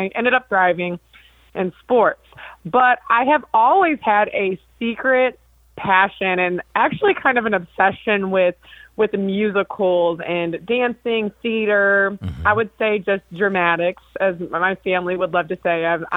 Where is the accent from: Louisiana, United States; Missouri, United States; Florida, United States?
Missouri, United States; St. Louis; also born or lived in Alton; I was born in Alton, Illinois, but grew up in St. Louis, Missouri my entire life.